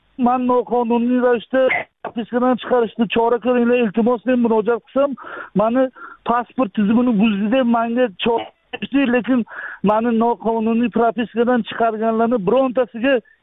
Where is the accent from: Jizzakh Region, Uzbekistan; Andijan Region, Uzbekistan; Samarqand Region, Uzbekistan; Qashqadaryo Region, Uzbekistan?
Qashqadaryo Region, Uzbekistan; Koson; born there; Men 1977 yil Koson tumanida tug'ilganman.